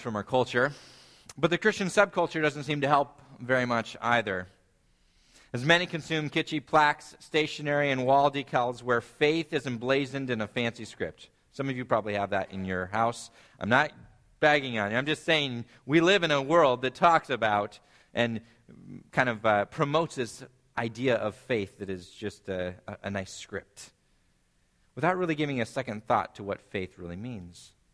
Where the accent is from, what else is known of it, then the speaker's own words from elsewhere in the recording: California, United States; a judge in California, my home state